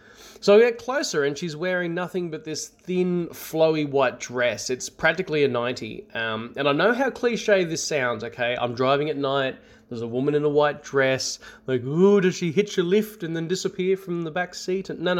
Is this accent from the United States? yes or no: no; Australia; As you've probably worked out, I'm Australian